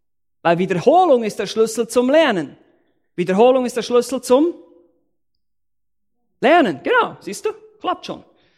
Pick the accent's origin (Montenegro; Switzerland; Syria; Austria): Switzerland; Ich bin Schweizer, ich weiß, von was ich rede.